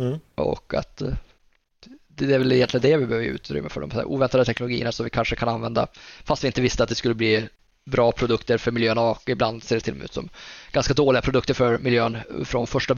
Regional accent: Norrland, Sweden; jag är norrlänning så jag har inte helt koll på skillnaden där

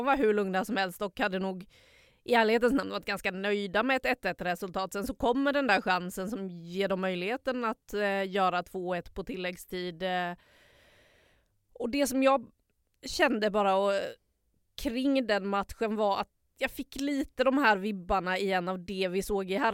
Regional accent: Stockholm, Stockholm County, Sweden; Stockholm är ändå min hemstad.

